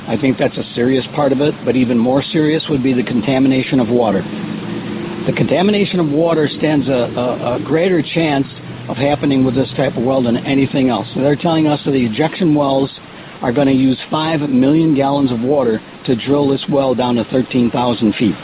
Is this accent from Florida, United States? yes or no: yes; Naples, Florida, United States; I'm from Golden Gate Estates out here in Naples, Florida.